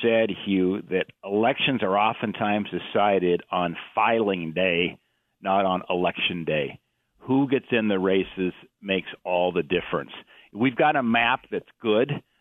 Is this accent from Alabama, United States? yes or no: no; Montana, United States; we're paying very close attention to my home state of Montana.